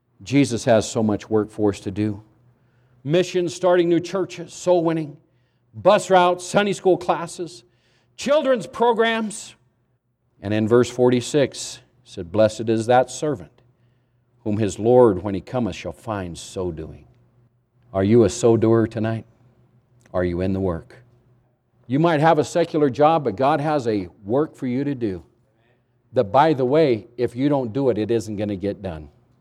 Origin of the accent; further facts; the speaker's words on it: Winnemucca, Nevada, United States; I grew up under up in Winnemucca, Nevada